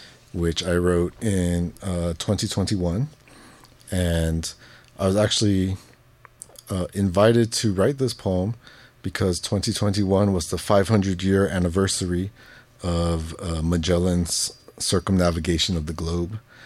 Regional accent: Guam; I was born and raised on Guam, and Guam is one island in the Marianas archipelago, is what we're called, and the whole archipelago is a homeland of the indigenous Chamorro people.

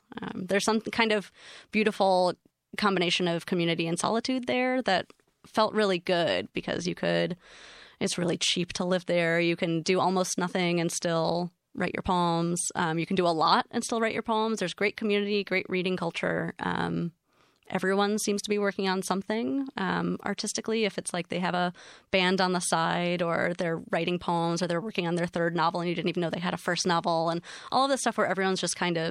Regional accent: Ann Arbor, Michigan, United States; also born or lived in Tucson; I born and raised in Ann Arbor. I was here pretty consistently, besides little patches away that were no more than 4 months at a time. And then moving to Tucson was kind of my first big-ish move

